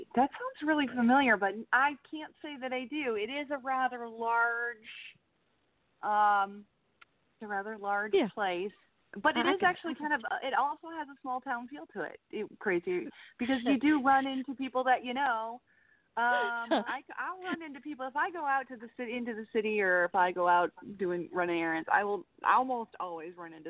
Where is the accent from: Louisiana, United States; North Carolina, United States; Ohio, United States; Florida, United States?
Ohio, United States; Toledo; now in New York, United States; I was raised in Ohio. I was raised in Toledo, Ohio.